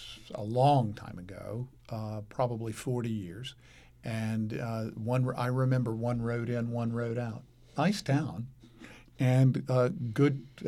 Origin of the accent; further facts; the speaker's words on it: Charlotte, North Carolina, United States; I grew up in Charlotte, North Carolina.